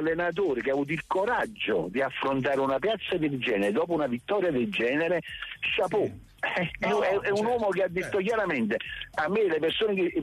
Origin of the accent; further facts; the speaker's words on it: Naples, Campania, Italy; io ho vissuto un po' per l'Italia, sono sempre stato fiero di essere napoletano